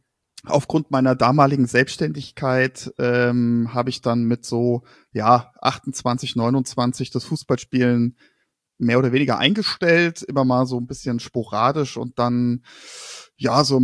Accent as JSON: {"language": "German", "town": "Frankfurt", "region": "Hesse", "country": "Germany", "tie": "born or raised there", "said": "Ich komme aus Frankfurt, beziehungsweise zwischen Wiesbaden und Frankfurt, bin aber in Frankfurt geboren und bin ein echter Frankfurter."}